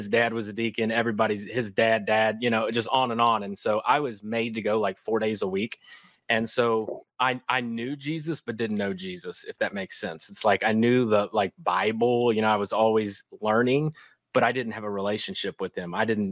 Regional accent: Kentucky, United States; accent: Kentucky; And that's why I have this Kentucky accent, by the way. And so born and raised in Kentucky.

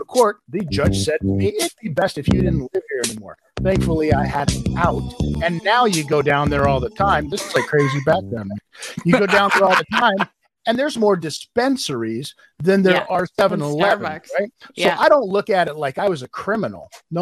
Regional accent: Las Vegas, Nevada, United States; I'm from Las Vegas originally, okay?

